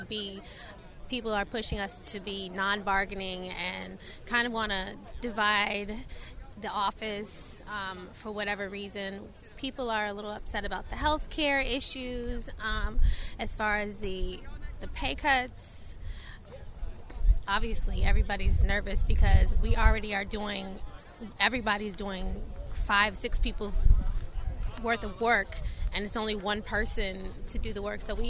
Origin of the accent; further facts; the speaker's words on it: Upper Marlboro, Maryland, United States; I'm from Upper Marlboro, Maryland.